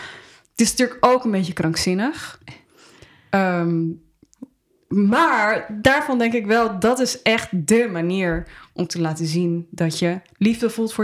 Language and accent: Dutch; Amsterdam, North Holland, Netherlands; Ja, ik ben in Amsterdam geboren en getogen, maar mijn moeder is Japans. Ik ben grotendeels door mijn moeder opgevoed. Dus ik heb eigenlijk een hele Japanse opvoeding gehad.